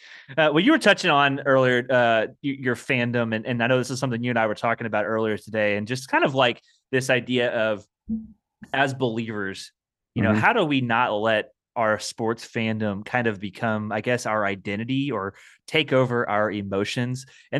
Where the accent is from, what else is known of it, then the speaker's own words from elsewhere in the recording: Indiana, United States; Yeah, I guess by default, I'm a Pacers fan because I'm from Indiana.